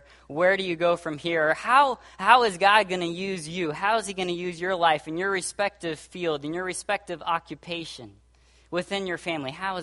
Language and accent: English; Brazil; moved away as an adult; now in United States; This summer will be 10 years since I came from Brazil and stepped foot in the U.S. To go to college at the Master's College for 4 years and then go to the Master's Seminary for another 4 years.